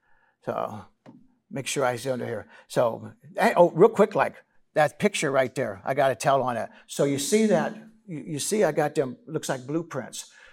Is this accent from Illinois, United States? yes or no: yes; Illinois, United States; I'm from Illinois. I went to the University of Illinois, so no rocks, good.